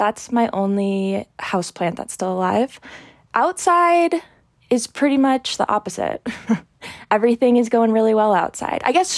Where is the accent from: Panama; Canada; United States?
United States; New Hampshire; now in Salt Lake City, United States; Okay, well, I'm not from Salt Lake. I'm from New Hampshire. Mm-hmm. So I grew up in New Hampshire on a horse farm.